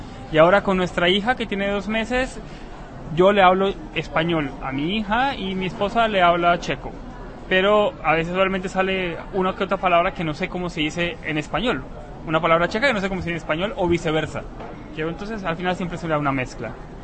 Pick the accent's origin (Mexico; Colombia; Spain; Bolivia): Colombia; Y siempre, cada vez que uno habla que soy colombiano, lo primero que salta es esa parte.